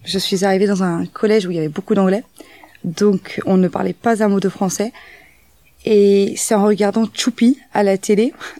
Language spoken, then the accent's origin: French; Poitiers, Nouvelle-Aquitaine, France; Et donc voilà, j'ai grandi sur Poitiers.